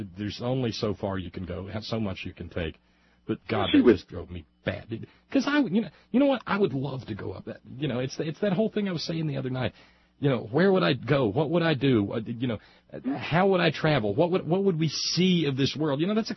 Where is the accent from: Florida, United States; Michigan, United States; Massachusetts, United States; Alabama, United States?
Alabama, United States; Yeah, when I was a kid growing up in Alabama, and for most of my young adult life, I loved winter.